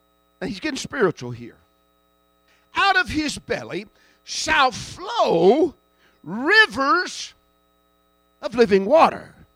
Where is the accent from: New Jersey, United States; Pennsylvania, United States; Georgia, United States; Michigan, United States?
Georgia, United States; Cedartown; born there; I wasn't born in Israel. I was born in Cedartown, Georgia. A Polk County redneck.